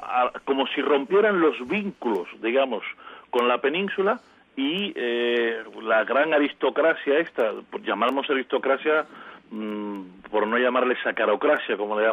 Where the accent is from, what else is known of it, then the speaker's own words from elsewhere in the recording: Cuba; no me veían como cubano. Pero cuando decía no, que yo soy de la isla de Cuba